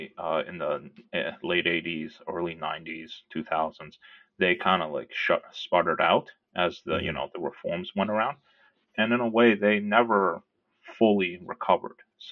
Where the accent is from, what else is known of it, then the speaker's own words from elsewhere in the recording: Dalian, Liaoning, China; also born or lived in Yantai; now in Canada; before I left for Canada, I was born in Dalian, but the two cities that I spent a lot of time in as a kid was Dalian and then also Yantai.